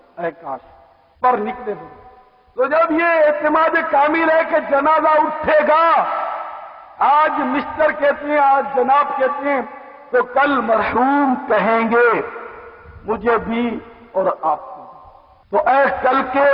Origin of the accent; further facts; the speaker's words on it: Karachi, Sindh, Pakistan; born there; جب میں کراچی میں پیدا ہوا ہوں تو میرا وطن پاکستان، اور حقیقت میں ہم سب کا وطن تو مدینہ ہے الحمدللہ.